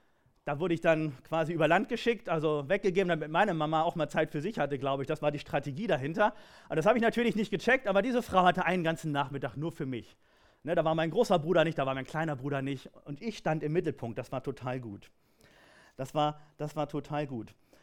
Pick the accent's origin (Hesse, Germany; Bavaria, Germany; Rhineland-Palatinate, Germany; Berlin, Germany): Rhineland-Palatinate, Germany; Kirchen; born there; Und geboren wurde ich in Kirchen. Das steht in meinem Pass, der Ort. Das ist im Westerwald. Da wurde ich geboren.